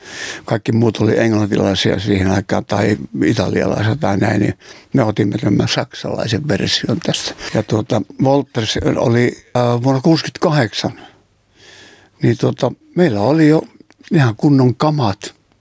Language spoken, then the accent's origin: Finnish; Kannus, Central Ostrobothnia, Finland; now in Kokkola, Finland; Ei, Kannuksesta olen lähtöisin. Sitten muutettiin Kokkolaan vuonna 60.